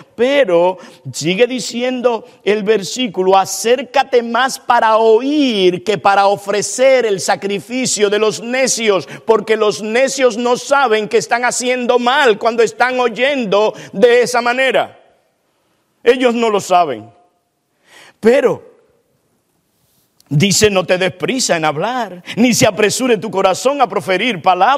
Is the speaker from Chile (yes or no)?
no; Dominican Republic; Y aún siendo dominicanos tenemos diferentes sazones.